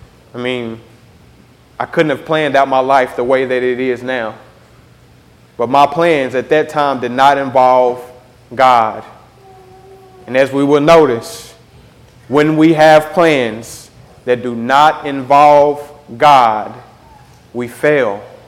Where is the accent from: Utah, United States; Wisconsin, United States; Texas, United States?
Texas, United States; Rockwall; I grew up in Rockwall. And if you know much about Rockwall, there's definitely a lot of rich people in Rockwall.